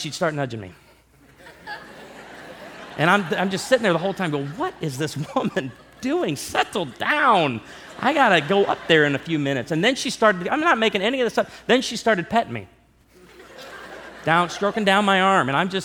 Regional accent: Midwest, United States; because I grew up in the Midwest, okay, in a conservative Baptist church

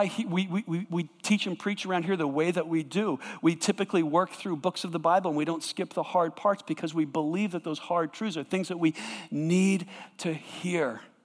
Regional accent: East Coast, United States; I grew up on the East Coast. Sailing is what we did all our lives.

